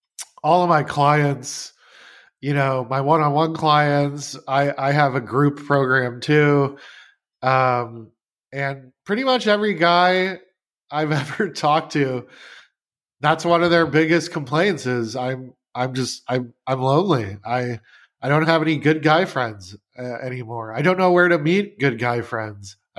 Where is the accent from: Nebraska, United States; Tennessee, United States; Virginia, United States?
Nebraska, United States; Omaha; I was living in Omaha, my hometown, and I had this loft apartment in downtown Omaha